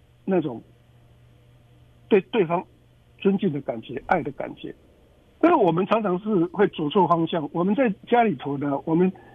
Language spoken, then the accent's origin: Chinese; China; 像我们中国人刚刚讲的那个家和万事兴，它其实就是一种循环圈